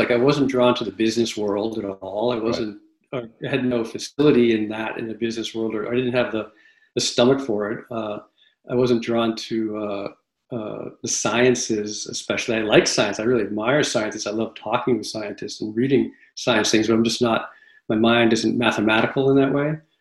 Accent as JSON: {"language": "English", "region": "Massachusetts", "country": "United States", "tie": "born or raised there", "said": "I grew up in Massachusetts in a town on the coast, a very beautiful town."}